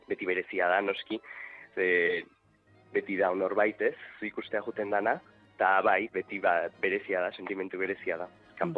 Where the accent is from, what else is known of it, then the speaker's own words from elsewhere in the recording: Ibarra, Basque Country, Spain; born there; Ibarran jaio nintzen, baino txikitatik alegin bizi izan du nahi